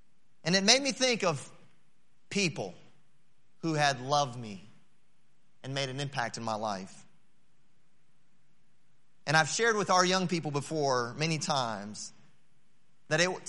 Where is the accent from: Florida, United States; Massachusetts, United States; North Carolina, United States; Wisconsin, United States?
North Carolina, United States; Belmont; also born or lived in California; In the middle of my second grade year, my family and I, we moved from California to North Carolina. And that's where I grew up. I grew up in a little town called Belmont, just right outside of Charlotte.